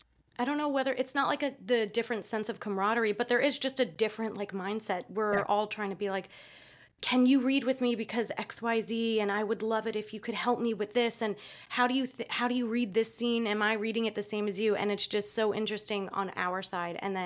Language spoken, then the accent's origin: English; New York, United States; Yeah, I grew up in New York.